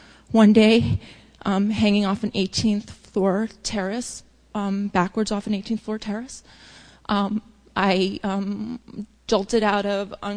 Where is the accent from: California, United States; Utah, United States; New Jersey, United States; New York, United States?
New York, United States; New York City; I grew up in New York City.